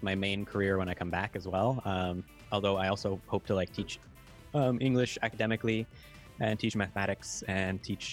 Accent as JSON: {"language": "English", "town": "Kawartha Lakes", "region": "Ontario", "country": "Canada", "said": "Well, I'm from the middle of nowhere in Ontario. So it's city of Cortha Lakes."}